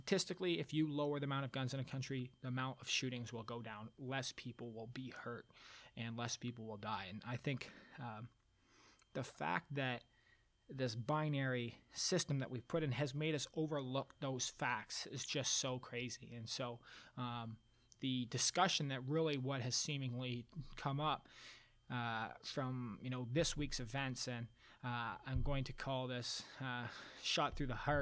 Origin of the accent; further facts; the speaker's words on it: Canada; obviously, I'm not American, I'm Canadian.